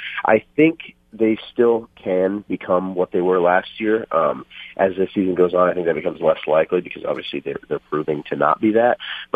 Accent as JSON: {"language": "English", "town": "Denver", "region": "Colorado", "country": "United States", "tie": "born or raised there", "lives_now": "Las Vegas, United States", "said": "I grew up in Denver, where you have 4 professional teams in every major sport, and then I moved to Vegas, and I've been out here for 11 years."}